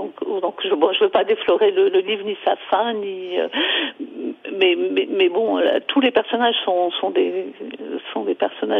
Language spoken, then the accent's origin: French; France; moi je suis française